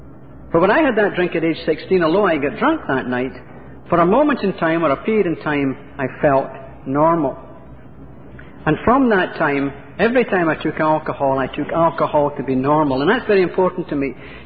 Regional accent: Glasgow, Scotland, United Kingdom; I'm from an alcoholic home. I grew up in Glasgow, Scotland. I'm from an alcoholic home.

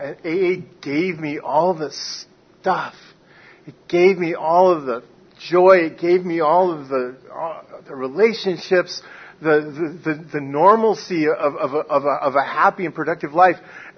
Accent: Norfolk, Virginia, United States; born there; I was born in Norfolk Naval Hospital, so that got me started. Born in the Navy. My father was a career military officer

